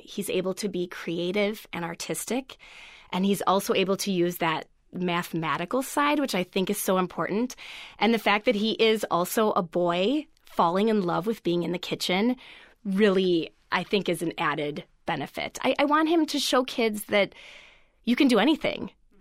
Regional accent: Wisconsin, United States; Well, I am born and raised in Wisconsin, and I was a voracious reader growing up.

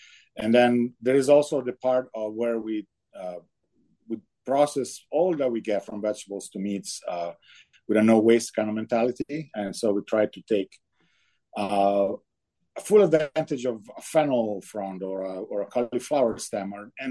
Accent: Bologna, Emilia-Romagna, Italy; since I grew up in Bologna, I spent most of my summers in Tuscany. I would pretty much go every summer to the mountains, typically Dolomites.

